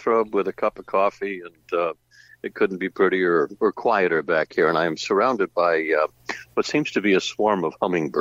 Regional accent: New England, United States; So my, you know, I grew up in New England, and my fingerprints are still there.

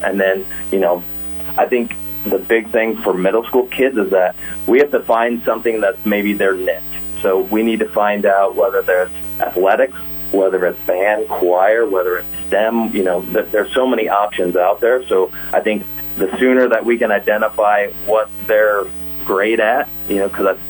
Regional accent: Estherville, Iowa, United States; So I grew up here in Estherville, graduated from ELC in 1999, and got into teaching.

